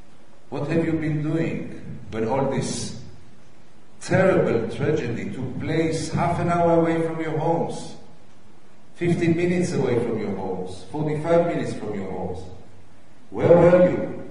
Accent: Tel Aviv, Tel Aviv District, Israel; I was born in Tel Aviv, I was raised in Tel Aviv, I was what we call Yele Tov Tel Aviv, a good boy from Tel Aviv

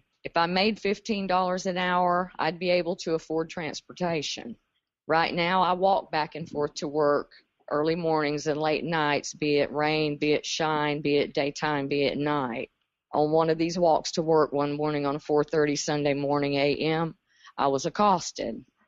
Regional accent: Winter Haven, Florida, United States; I'm from Central Florida, Winter Haven, store 968.

